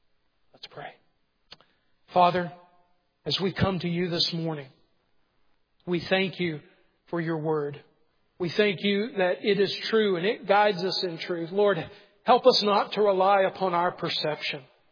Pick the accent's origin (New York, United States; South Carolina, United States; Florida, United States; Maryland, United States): South Carolina, United States; He called me a hillbilly. hillbilly because I'm from South Carolina.